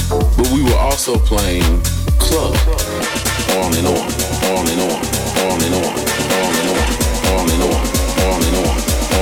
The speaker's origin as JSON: {"language": "English", "town": "Chicago", "region": "Illinois", "country": "United States", "said": "I'm from Chicago. I gotta play house music."}